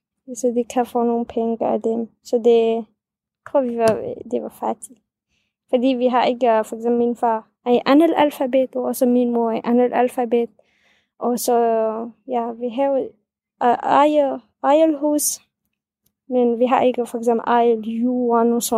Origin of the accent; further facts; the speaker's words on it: Syria; first language Kurdish; Danish is a second language; now in Denmark; fordi vi er kurder fra Syrien, så vi taler kurdisk.